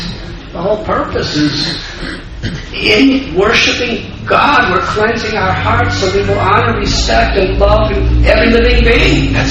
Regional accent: Mumbai, Maharashtra, India; Because I'm from Bombay, I see.

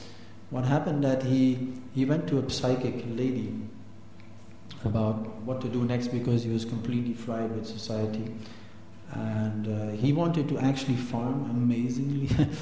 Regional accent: Ghent, Flanders, Belgium; I come from Ghent

